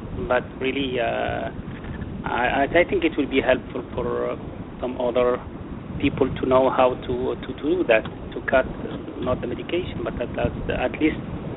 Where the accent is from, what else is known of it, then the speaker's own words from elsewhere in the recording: Orlando, Florida, United States; I'm from Orlando, Florida.